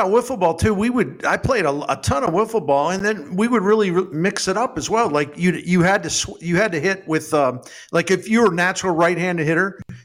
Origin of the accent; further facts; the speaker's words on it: Annapolis, Maryland, United States; But I grew up near Annapolis, and I'm a big-time Navy football fan